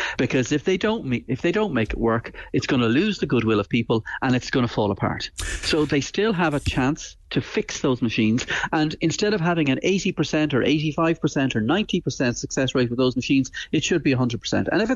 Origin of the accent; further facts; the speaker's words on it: Bishopstown, Munster, Ireland; Would you believe I grew up in Bishopstown?